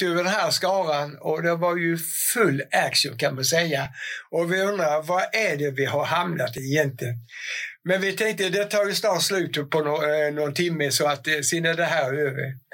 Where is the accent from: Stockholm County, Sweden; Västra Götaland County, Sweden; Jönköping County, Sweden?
Jönköping County, Sweden; Bredöj; now in Värnamo, Sweden; jag är ju uppväxt i Bredöj och bott nästan på det mesta utav mitt liv egentligen.